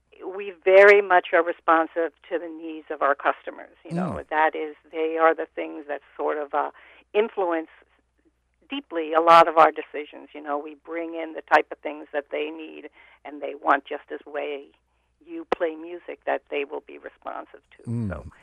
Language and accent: English; United States; You know, I'm an American craftsman